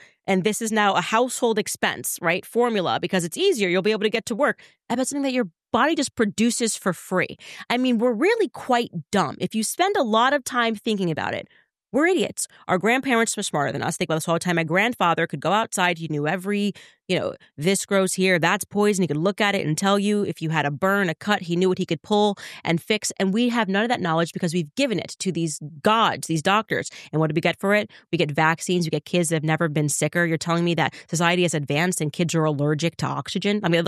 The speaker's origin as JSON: {"language": "English", "town": "New York City", "region": "New York", "country": "United States", "lives_now": "Tennessee, United States", "said": "moved down here and to Tennessee, and I was like, OK, well, I want to start to grow stuff. Like, I'm from New York City."}